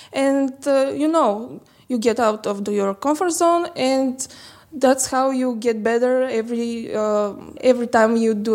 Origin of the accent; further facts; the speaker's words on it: Vratsa, Vratsa Province, Bulgaria; English is a second language; Vraca is my hometown. Actually, I'm not from Sofia